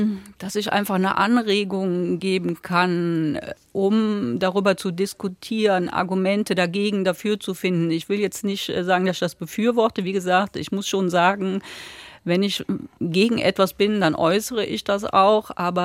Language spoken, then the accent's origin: German; Düren, North Rhine-Westphalia, Germany; Ich bin in Düren aufgewachsen, 86 beziehungsweise 85, als das umgesetzt worden ist, war ich im 5. Schuljahr.